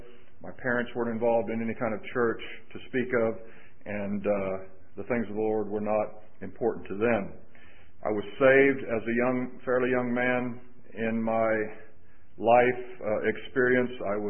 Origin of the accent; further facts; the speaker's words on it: Jacksonville, Florida, United States; I'm from North Florida, Jacksonville, originally, and have lived in the Central Florida area now for about 12 years.